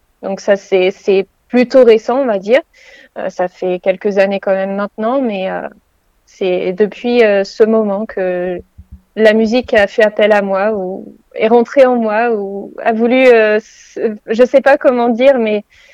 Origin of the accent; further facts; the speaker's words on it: Le Havre, Normandy, France; Donc voilà, je suis du Havre.